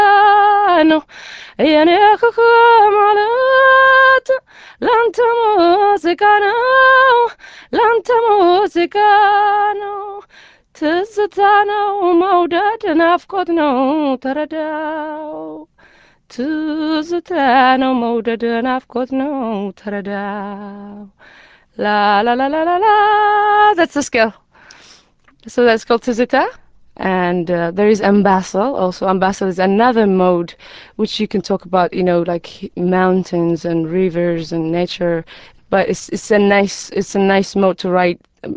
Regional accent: Ethiopia; also born or lived in Kenya; my experience is growing up in Ethiopia and being for a couple of years in Kenya

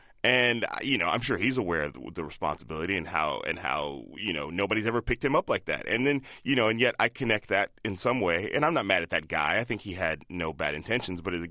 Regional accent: Chicago, Illinois, United States; also born or lived in Palo Alto / Indianapolis / Boston; now in San Francisco, United States; I grew up all over, but I went to high school in Chicago.

